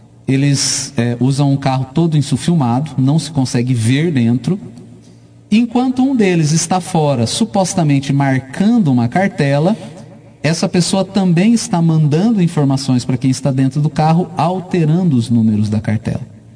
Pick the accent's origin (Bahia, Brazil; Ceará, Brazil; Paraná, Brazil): Paraná, Brazil; Andirá; eu sou natural de Andirá